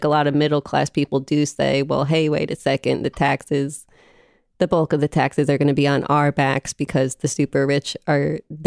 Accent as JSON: {"language": "English", "region": "New Jersey", "country": "United States", "said": "Because I've always been curious about that stuff since I'm from a very blue place. I'm from New Jersey"}